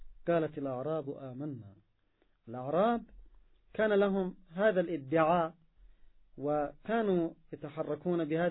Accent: Yemen; مواقفهم العدائية ضد أبناء الأمة، سواء عندنا في اليمن أو في فلسطين أو في أقطار أخرى من أبناء الأمة

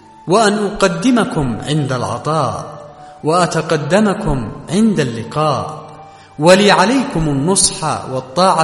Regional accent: Yemen; إن علاقتنا كيمنيين بأعلام الهدى من أئمة أهل البيت عليهم السلام

